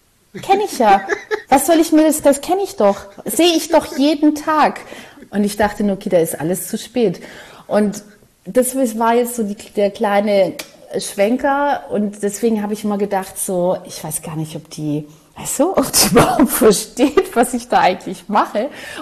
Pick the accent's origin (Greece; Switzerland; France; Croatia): Greece; Kozani, Western Macedonia; kleines Bergdörfchen, also im Norden von Griechenland, bei Kosani.